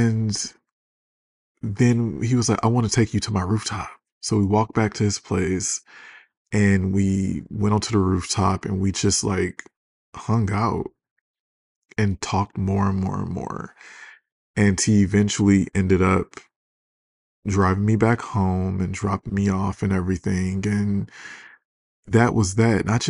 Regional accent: Detroit, Michigan, United States; Like, I'm from Detroit, you know?

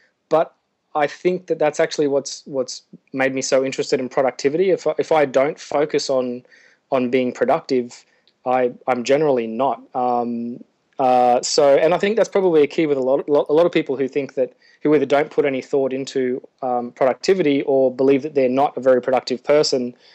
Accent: Australia; now in Nauru; So right now my home is in Australia. So I'm Australian.

